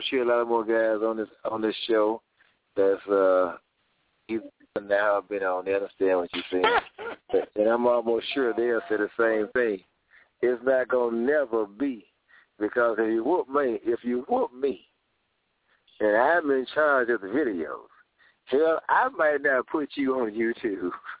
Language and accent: English; the South, United States; I'm from the South, it's a great possibility, I wouldn't show it either.